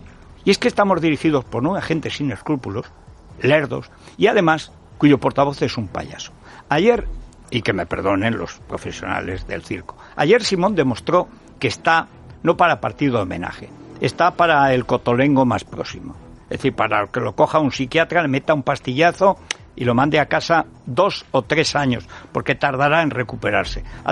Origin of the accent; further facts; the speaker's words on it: Castilla-La Mancha, Spain; que en la parte del señorío de Molina que da mi pueblo, que hay muchísimas zonas con pueblos que tienen 4 habitantes, 20, 30, y además con kilómetros de por medio.